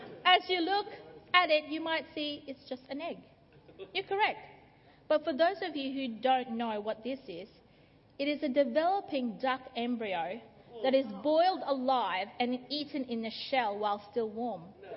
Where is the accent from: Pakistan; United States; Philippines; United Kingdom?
Philippines; Now, I'm Filipino, in case for those of you who don't know. I've got some Filipino food here.